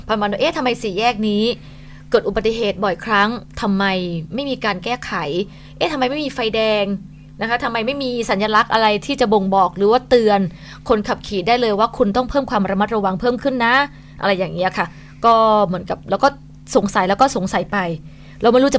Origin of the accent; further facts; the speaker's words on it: Buriram, Thailand; born there; เกิดที่จังหวัดบุรีรัมย์ค่ะ